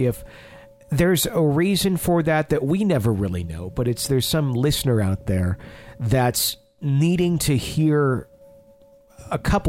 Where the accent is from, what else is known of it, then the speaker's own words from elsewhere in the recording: Texas, United States; I'm 23 years old and I'm from Texas.